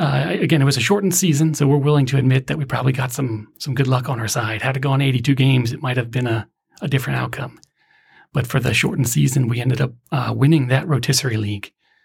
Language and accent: English; Pennsylvania, United States; One of the guys is my brother. So we're both from Pennsylvania.